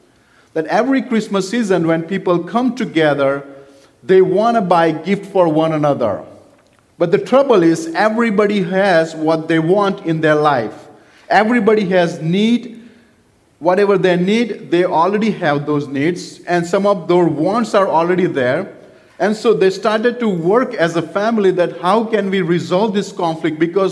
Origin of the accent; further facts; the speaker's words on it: India; Oh, we're all Indian. We all eat Indian food all the time.